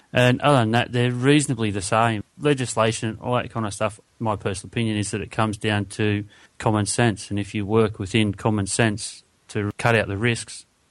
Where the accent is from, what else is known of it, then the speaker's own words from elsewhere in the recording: Upton-upon-Severn, West Midlands, United Kingdom; also born or lived in Newcastle, Australia; I'm from Upton-upon-Severn in Worcestershire and also Newcastle, New South Wales, Australia.